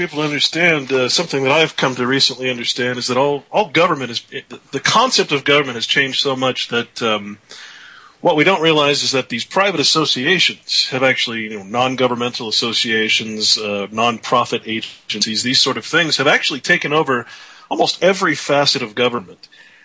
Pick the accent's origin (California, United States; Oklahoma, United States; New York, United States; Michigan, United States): California, United States; Hollywood; Look, I'm from Hollywood. I spent 6-7 years there, so I boycott anything that comes out of Hollywood.